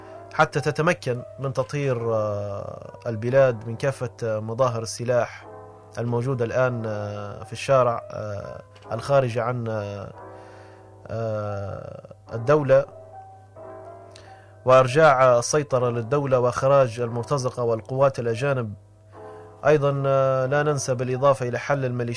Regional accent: Libya; مع الأسف بلادنا ليبيا

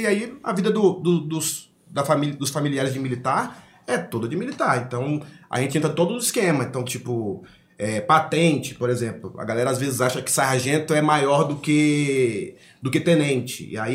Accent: Curitiba, Paraná, Brazil; born there; also born or lived in Recife; Eu nasci em Curitiba.

